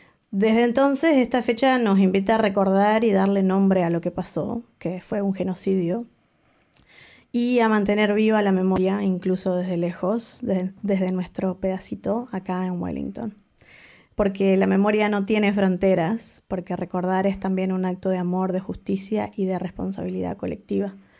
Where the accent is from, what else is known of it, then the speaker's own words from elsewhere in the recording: Argentina; Obviamente crecí en Argentina